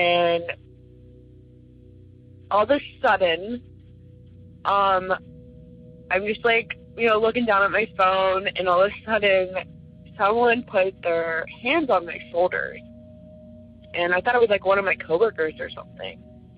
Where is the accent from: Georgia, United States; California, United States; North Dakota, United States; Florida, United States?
Georgia, United States; Atlanta; I'm from Atlanta.